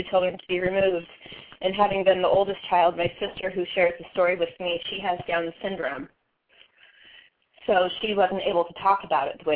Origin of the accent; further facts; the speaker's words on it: Portland, Oregon, United States; I'm from Portland, Oregon.